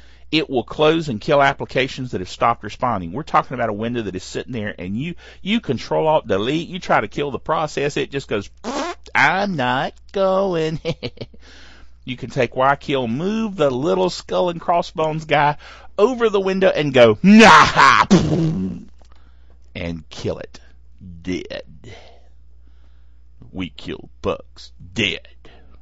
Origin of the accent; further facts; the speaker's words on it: the South, United States; Okay, now I'm from the South. You know, I know we've got people that listen in Ireland and England and all over the place, and sometimes I wonder what in the world they make of me and my accent.